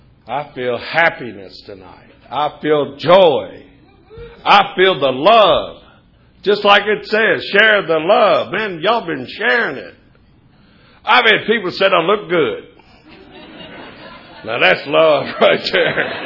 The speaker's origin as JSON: {"language": "English", "region": "Kentucky", "country": "United States", "lives_now": "St. Petersburg, United States", "said": "I'm originally from Kentucky, and I used to belong to a Tuesday night group that met on Saturday morning."}